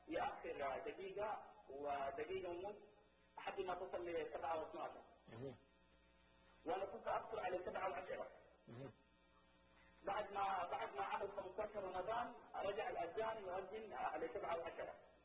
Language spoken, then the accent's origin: Arabic; Sudan; now in Saudi Arabia; انا من المغربين في السعوديه، انا من السودان. المعلوم يا شيخ ان احنا عندنا في السودان الاذان كل يوم ينقص كم من الثواني